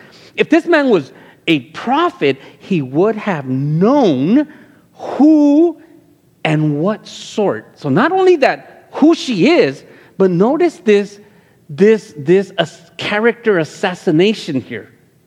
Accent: Los Angeles, California, United States; In the hood, where I grew up in Los Angeles, in mid-city LA, you didn't hang out with those people.

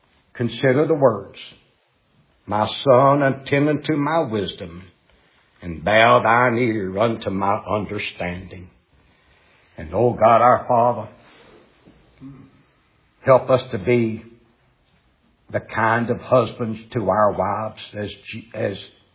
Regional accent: Appalachia, United States; I was raised in Appalachia. I recall hearing some people, mountain people, had a song years ago they would sing.

